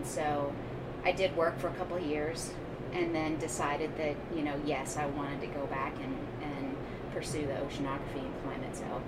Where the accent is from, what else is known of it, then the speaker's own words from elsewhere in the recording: North Carolina, United States; And I grew up in North Carolina and grew up going to the Outer Banks quite a bit. I have family there